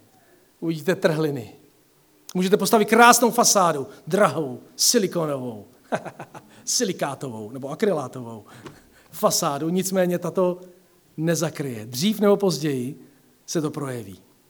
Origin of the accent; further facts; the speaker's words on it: Central Bohemian Region, Czechia; Pocházím od Berounky, žiju v záplavovém pásmu a když přijde povodeň, nic neodolá.